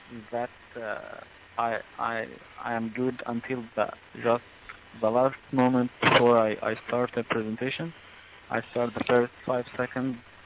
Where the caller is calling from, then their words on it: Egypt; You know, Egypt?